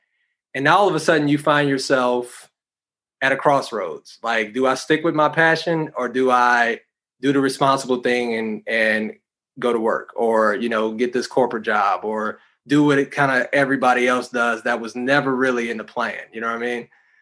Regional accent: Charlotte, North Carolina, United States; Didn't even know I was from Charlotte. Didn't even know I lived here or whatever.

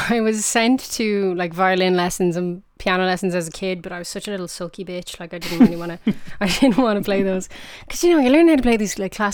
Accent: Bray, Leinster, Ireland; You know, there actually was, which is class. There used to be loads of like underage gigs and stuff.

